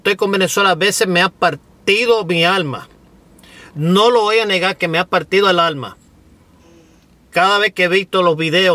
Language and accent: Spanish; Ohio, United States; born there; Yo nací en Ohio de padre cubano. Yo no niego nacer en Ohio y tengo Ohio en mi corazón por nacer ahí y por el himno que teníamos y todo. Cuba, la sangre de oro, yo no puedo negar ni cegarme lo de Cuba.